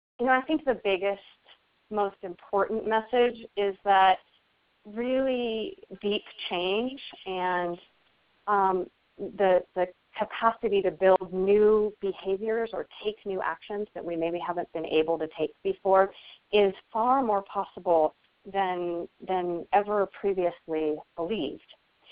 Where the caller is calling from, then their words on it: California, United States; I am in California in the Sierra Nevada mountains. I live in the Lake Tahoe area.